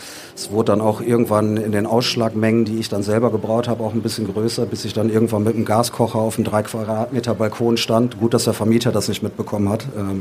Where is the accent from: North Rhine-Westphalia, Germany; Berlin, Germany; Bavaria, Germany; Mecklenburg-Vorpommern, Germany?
North Rhine-Westphalia, Germany; Düsseldorf; gut, wir sind Düsseldorfer selber, wir trinken Altbier, wir lieben Altbier.